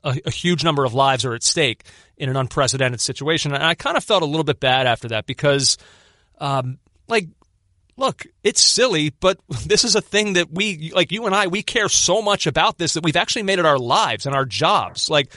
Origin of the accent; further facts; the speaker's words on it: Philadelphia, Pennsylvania, United States; In 2008, I had never, as a Philadelphian, I was born in 1984. The last championship the city of Philadelphia won was in 1983 with the Sixers.